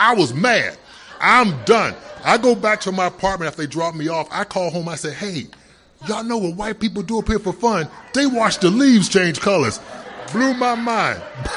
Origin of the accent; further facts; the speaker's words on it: Midwest, United States; now in Manchester, United States; I had just moved up to, I haven't been in Manchester long, I'm from the Midwest.